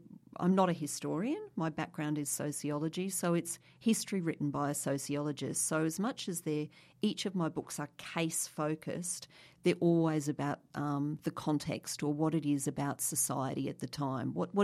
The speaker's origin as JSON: {"language": "English", "town": "Brisbane", "region": "Queensland", "country": "Australia", "tie": "born or raised there", "said": "I grew up in Brisbane"}